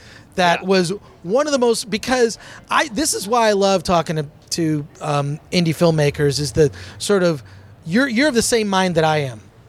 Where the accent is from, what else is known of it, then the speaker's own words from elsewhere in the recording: Michigan, United States; now in Los Angeles, United States; I mean, I'm originally from Michigan, here I live in Los Angeles